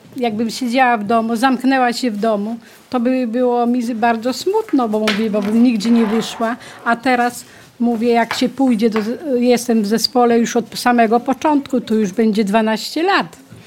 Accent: Warmian-Masurian Voivodeship, Poland; No super jest, bo ja pochodzę aż z Mazur.

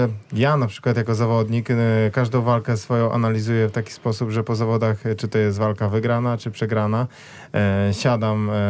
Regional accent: Kraszewo, Warmian-Masurian Voivodeship, Poland; Z Warmii i Mazur, z Kraszewa, z takiej małej miejscowości.

